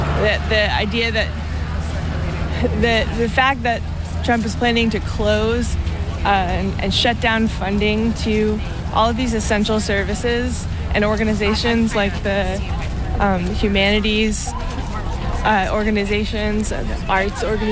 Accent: Vermont, United States; I'm from Vermont.

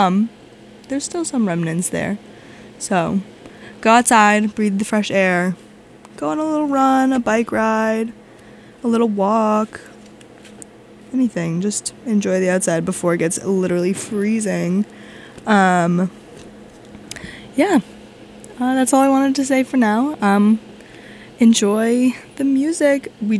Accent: New York, United States; And I am from New York, so people are always like, you should be fine, like you don't need your puffer jacket.

